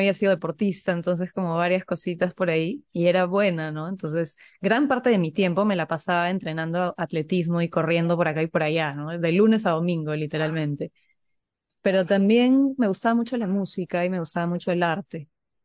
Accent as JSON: {"language": "Spanish", "region": "Arequipa", "country": "Peru", "tie": "born there", "said": "yo nací en Arequipa. Arequipa es una ciudad en Perú que creo, me parece que es la segunda ciudad más grande después de Lima, pero es mucho más pequeña que Lima."}